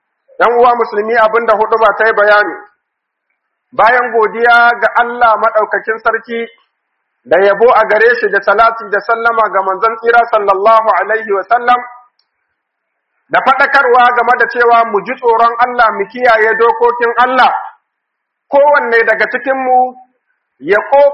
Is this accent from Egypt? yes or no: no; Niger; اللهم اجعل بلادنا النيجر آمنا مطمئنا